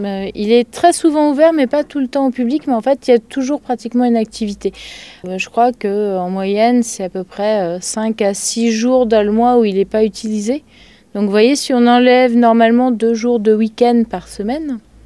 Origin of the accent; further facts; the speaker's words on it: Bourges, Centre-Val de Loire, France; je viens de Bourges